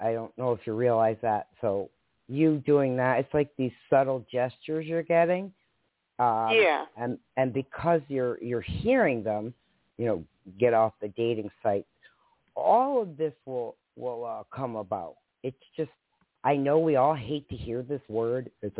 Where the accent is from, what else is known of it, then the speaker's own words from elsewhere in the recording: Connecticut, United States; Because I'm from Connecticut. So I went through the same crap you did, you know.